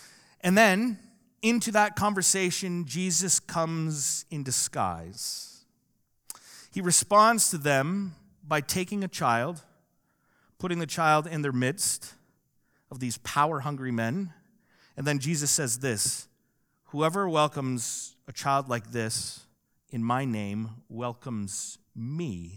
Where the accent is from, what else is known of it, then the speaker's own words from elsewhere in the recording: Dublin, Leinster, Ireland; I came from Dublin, and it was so thick.